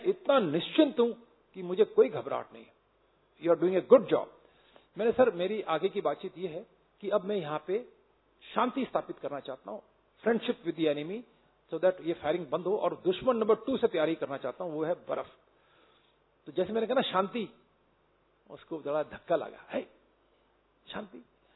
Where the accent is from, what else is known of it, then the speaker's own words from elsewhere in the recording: Agra, Uttar Pradesh, India; मैंने कहा दोस्त मैं आगरा का रहने वाला हूं